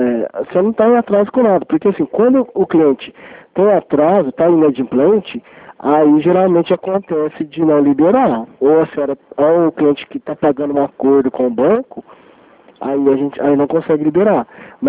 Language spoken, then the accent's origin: Portuguese; Franca, São Paulo, Brazil; eu sou daqui de Franca, tá?